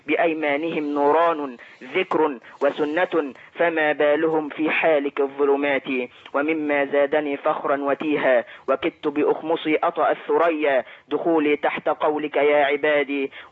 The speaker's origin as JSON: {"language": "Arabic", "town": "Cairo", "region": "Cairo Governorate", "country": "Egypt", "said": "من القاهرة."}